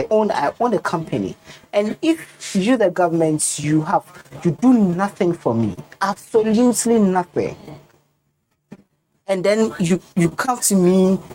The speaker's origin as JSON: {"language": "English", "country": "Ghana", "said": "I'm a Ghanaian, so I'm going to benefit from it."}